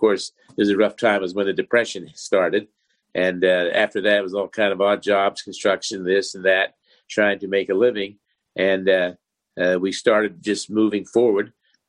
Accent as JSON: {"language": "English", "town": "Morgantown", "region": "West Virginia", "country": "United States", "tie": "born or raised there", "said": "Well, we started way back in Morgantown, West Virginia, when my grandfather first came to this country from the Abruzzi region of Italy."}